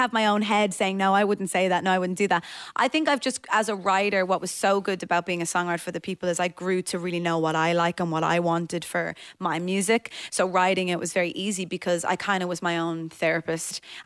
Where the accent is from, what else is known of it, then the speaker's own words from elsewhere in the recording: Ireland; especially being an Irish female artist